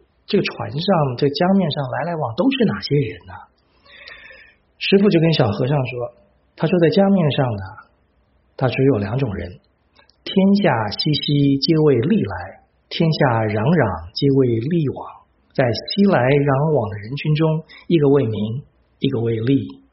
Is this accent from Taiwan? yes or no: yes; Taiwan; moved away as an adult; now in United States; 当年我们从台湾过来的时候，我跟我太太一人两个皮箱，四个皮箱外加一个大铜电锅。